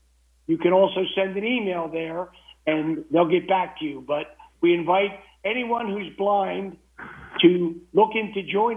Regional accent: Philadelphia, Pennsylvania, United States; Yes, I'm from Philadelphia.

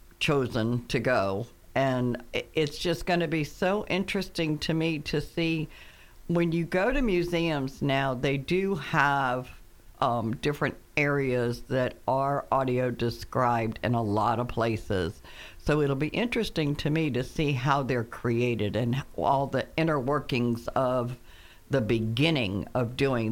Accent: Virginia Beach, Virginia, United States; Yeah, I'm from Virginia Beach.

